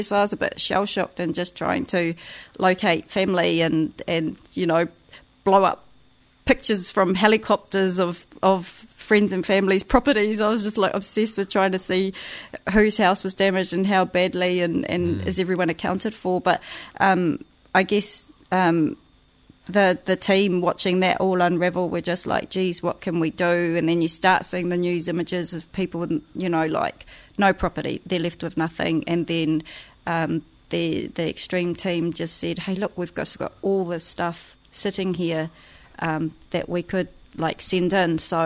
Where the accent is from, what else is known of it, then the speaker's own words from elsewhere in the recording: Wairoa, Hawke's Bay, New Zealand; So luckily they're – so we're actually from the North Clyde side of Te Wairoa